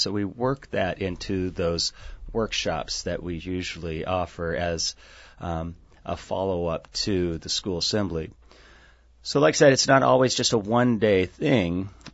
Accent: Dry Bay, Alaska, United States; now in Palmer, United States; I'm from Palmer now, originally from Dry Bay.

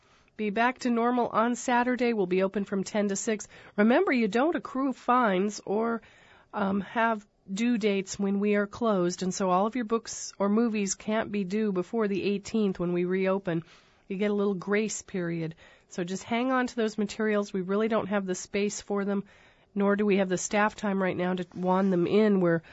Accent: New Mexico, United States; This was a childhood favorite of mine. Growing up in New Mexico, there are places where you can rip open a bag of Fritos, like Woolworths in downtown Santa Fe, and they'll pour chili over them.

